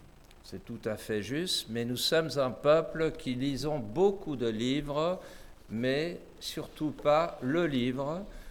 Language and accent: French; England, United Kingdom; Mes parents se sont réfugiés en Angleterre avant la guerre, mon père après la guerre. Et voilà, j'ai grandi en Angleterre dans une famille juive séculière, non religieuse.